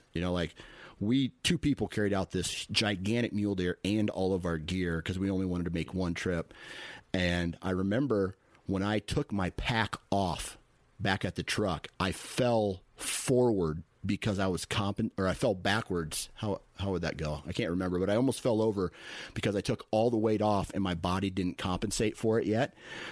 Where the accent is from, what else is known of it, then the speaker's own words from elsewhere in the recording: Iowa, United States; So it's two guys from out east. I'm from Iowa.